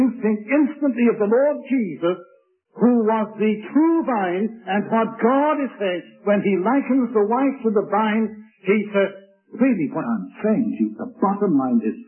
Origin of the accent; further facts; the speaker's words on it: United Kingdom; When I was a boy growing up in Britain